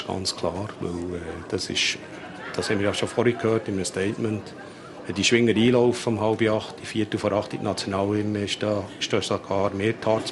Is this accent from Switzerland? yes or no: yes; Bern, Switzerland; Das wäre sicher schön, ich kann das nicht verheimlichen, als ein Berner wäre.